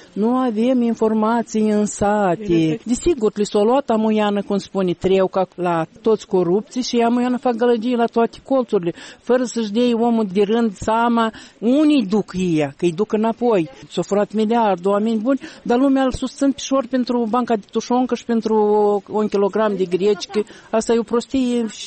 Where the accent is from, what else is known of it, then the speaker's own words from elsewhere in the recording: Moldova; Moldova noastră